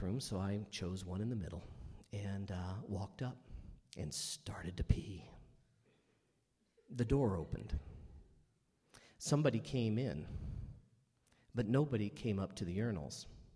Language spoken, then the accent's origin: English; Kansas City, Missouri, United States; the Republicans held their national convention in Kansas City, Missouri, my hometown.